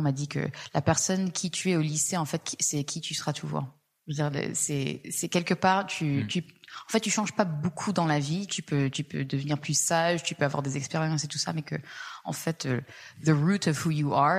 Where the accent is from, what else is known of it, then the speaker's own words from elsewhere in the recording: Saint-Germain-en-Laye, Île-de-France, France; born there; also born or lived in London, United Kingdom; je suis née en France, à Saint-Germain-en-Laye. Et j'ai pas mal déménagé quand j'étais petite.